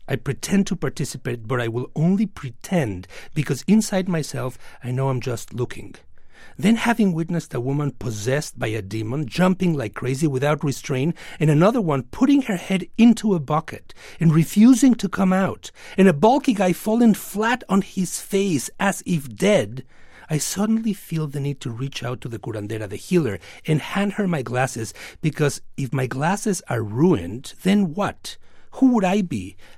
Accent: Mexico; I'm from Mexico

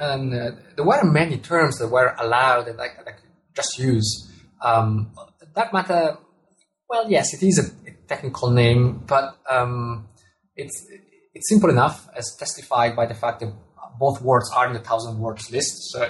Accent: Italy; first language Italian; English is a second language; telescope in Italian, which is my mother tongue, is masculine.

